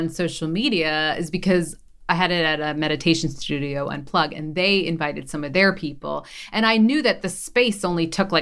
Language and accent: English; Philadelphia, Pennsylvania, United States; And then I'm from Philly, so I went on Good Day Philly because I knew like the anchor there from my Fox News days.